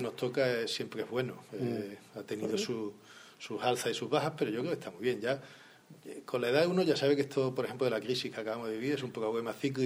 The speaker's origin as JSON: {"language": "Spanish", "town": "Córdoba", "region": "Andalusia", "country": "Spain", "tie": "born or raised there", "also_born_or_lived": "Granada / Sevilla", "said": "Nací en Granada, por casualidad, porque mis padres estaban allí de vacaciones en casa de los abuelos. Uh-huh. Me crié en Córdoba y con 18 años me voy a hacer la carrera a Sevilla y me quedo allí a vivir."}